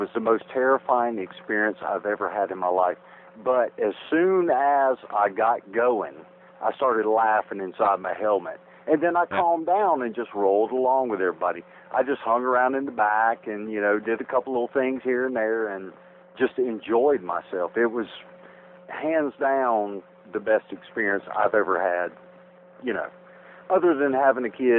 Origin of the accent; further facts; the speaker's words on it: Greenville, South Carolina, United States; Greenville, South Carolina.